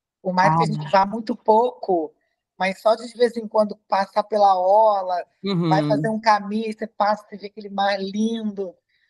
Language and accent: Portuguese; Espírito Santo, Brazil; vou para o Espírito Santo, né? Sou capixaba.